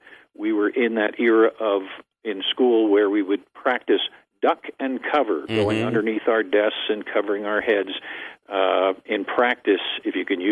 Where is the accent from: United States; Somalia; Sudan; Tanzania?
United States; New Jersey; moved away as an adult; No, actually, I'm a transplant. I was born in New Jersey and spent the first 19 years there before I went into the Army